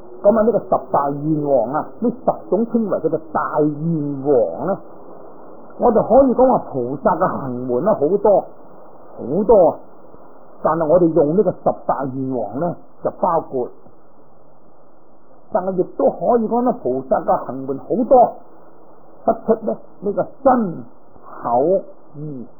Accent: China; 咁啊香咧就系包括我哋中国人所烧一支支嘅香

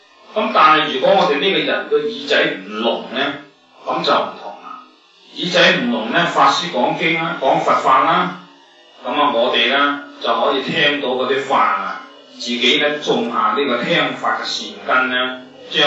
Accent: China; 本来咧我哋中国人啊，

